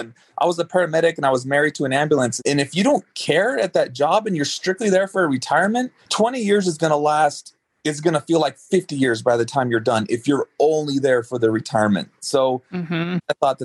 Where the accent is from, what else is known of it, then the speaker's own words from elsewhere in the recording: Reserve, New Mexico, United States; also born or lived in Phoenix, Arizona; I was born in Phoenix, but I grew up in a small town in New Mexico called Reserve, New Mexico. It's population of probably 250 people.